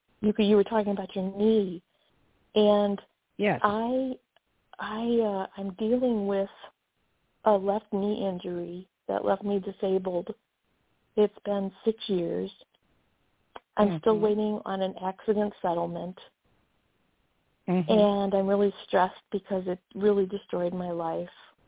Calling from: Chicago, Illinois, United States; I'm calling from Chicago.

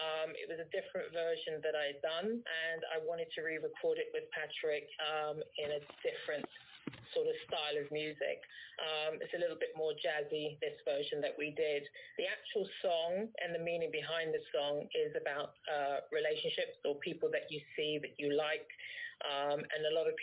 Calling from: London, United Kingdom; I'm calling from London, the United Kingdom.

